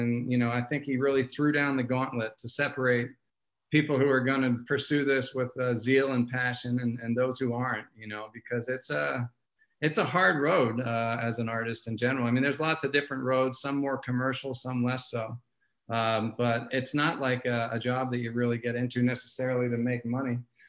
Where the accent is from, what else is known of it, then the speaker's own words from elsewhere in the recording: Philadelphia, Pennsylvania, United States; I'm from Philly originally, so that was a skip and a jump.